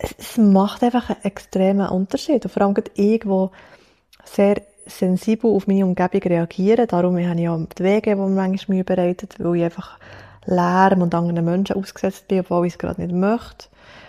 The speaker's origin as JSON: {"language": "German", "country": "Switzerland", "said": "die Schweiz ist meine Heimat. Die Schweiz ist, ja, ist mein Zuhause, meine Familie ist hier in der Schweiz, meine, oder nicht alle, aber viele von meinen engen Freunden sind hier in der Schweiz."}